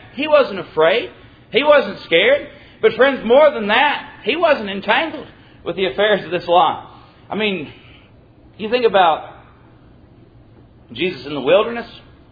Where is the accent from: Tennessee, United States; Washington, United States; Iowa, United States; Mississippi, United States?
Mississippi, United States; So the church that I grew up in South Mississippi, we had a meeting that used to be like y'all's meeting here.